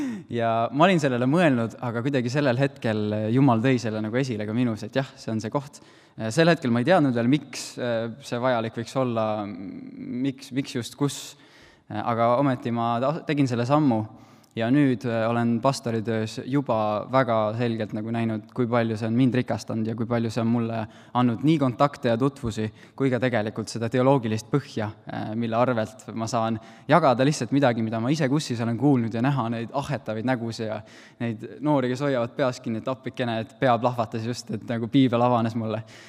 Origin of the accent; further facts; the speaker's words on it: Haapsalu, Lääne County, Estonia; now in Tartu, Estonia; Olen küll ise Haapsalust, aga jõudsime väga ilusti Tartusse.